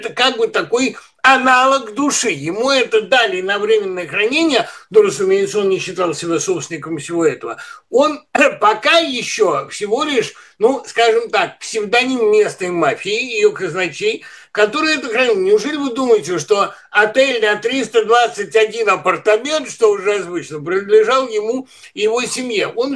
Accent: Cherepovets, Vologda Oblast, Russia; как мы мальчишками росли в Череповце, либо ты, либо тебя

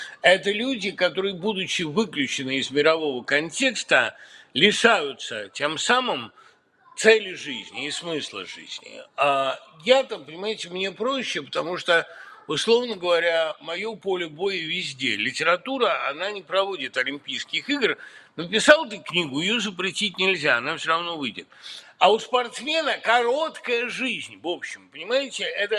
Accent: Russia; moved away as an adult; ну ведь я уехал из России, потому что мне в России стало негде работать, не на что стало жить.

